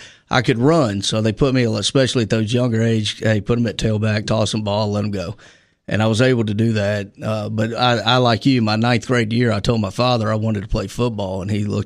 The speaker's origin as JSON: {"language": "English", "town": "Little Rock", "region": "Arkansas", "country": "United States", "tie": "born or raised there", "said": "I was born in Little Rock, Arkansas, born and raised."}